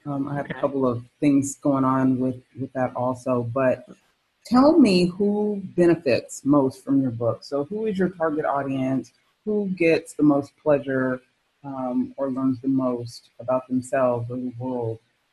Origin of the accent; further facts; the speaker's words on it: California, United States; now in Redondo Beach, United States; The water in Southern Cal is a lot warmer than the water in Northern Cal. I'm from the Bay Area.